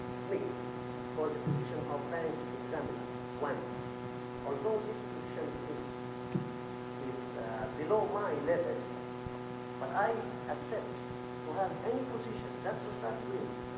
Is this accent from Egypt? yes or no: yes; Egypt; now in Fairbanks, United States; I'm originally from Egypt, but I have the honor to be American citizen, and I received my citizenship in Fairbanks in 1976.